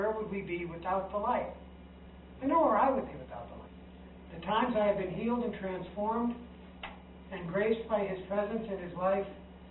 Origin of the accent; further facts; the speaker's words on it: Missouri, United States; I'm from Missouri, show me.